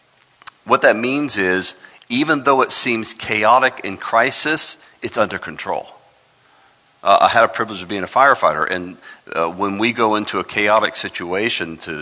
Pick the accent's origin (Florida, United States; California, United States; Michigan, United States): Florida, United States; Miami; we were born and raised in Miami, so we were water babies, and we were always at the beach and all that.